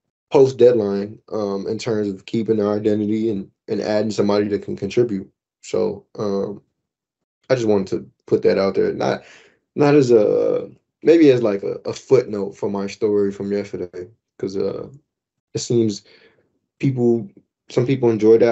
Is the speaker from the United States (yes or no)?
yes; Chicago, Illinois, United States; People who know me well enough by now know I'm from Chicago.